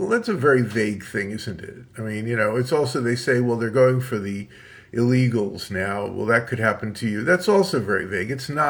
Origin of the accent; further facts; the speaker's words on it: New York City, New York, United States; Not here. I grew up in New York City. But this is where we always went on vacation, where we went on summer holiday.